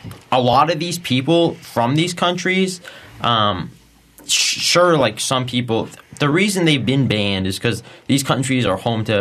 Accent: Iran; But this is a big issue for me, too, because I'm from Iran.

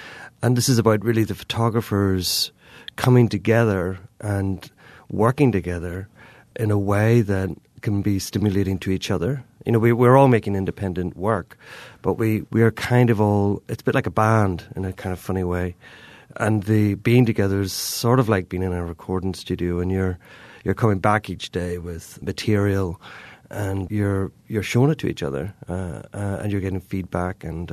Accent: Northern Ireland, United Kingdom; from growing up in Northern Ireland, we were always nervous about how outsiders represented my home.

